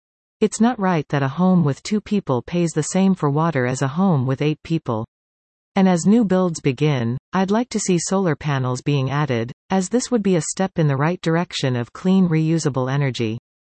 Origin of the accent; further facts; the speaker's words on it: Delta, British Columbia, Canada; Growing up in Delta, I've been exposed to the expedient growth of the community throughout the late 1900s and early 2000s, while holding dear the nostalgia of our small-town locality.